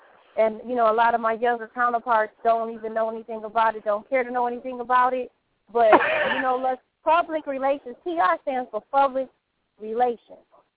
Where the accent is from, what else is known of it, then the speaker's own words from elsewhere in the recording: Detroit, Michigan, United States; now in Los Angeles, United States; I'm from Detroit, you know, Motor City, blue-collar, hardworking.